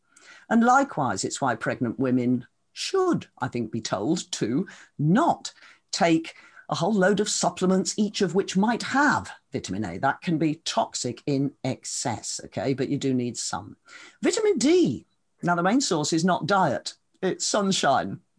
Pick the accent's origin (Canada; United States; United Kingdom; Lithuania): United Kingdom; East Midlands; I grew up in Derbyshire